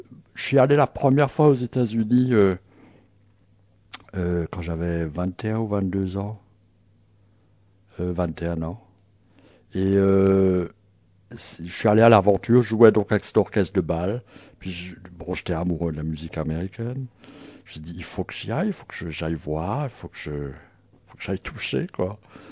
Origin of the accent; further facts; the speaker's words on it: Mulhouse, Grand Est, France; born there; Je suis né à Mulhouse